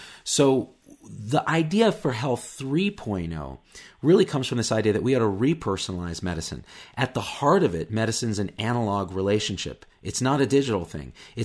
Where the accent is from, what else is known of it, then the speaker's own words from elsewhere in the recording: Clovis, United States; when I grew up in Clovis, I played guitar.